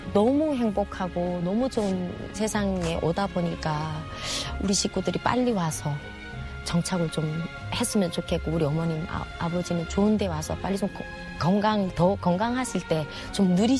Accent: North Korea; moved away; 내가 처음부터 저는 북한에서 온 사람이고

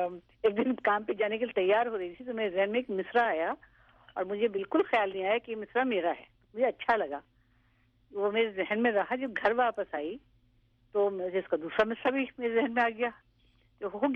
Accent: Karachi, Sindh, Pakistan; میں تو کراچی میں پلی بڑھی ہوں نا،

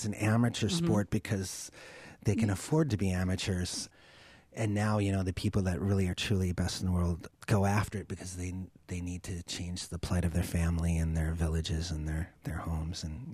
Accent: Maine, United States; I am, yeah. I'm from Maine.

